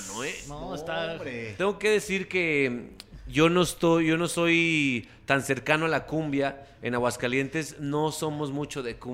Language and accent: Spanish; Puerto Rico; yo prefiero el perreo, que yo sí crecí con el perreo en Puerto Rico.